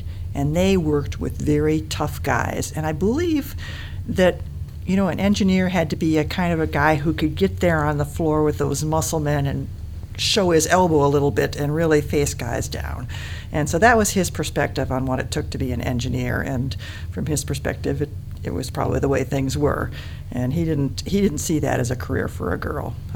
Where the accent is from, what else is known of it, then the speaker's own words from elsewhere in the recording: Detroit, Michigan, United States; also born or lived in Oshkosh, Wisconsin; Well, I was born in Oshkosh, Wisconsin. My parents moved to Michigan when I was just a baby.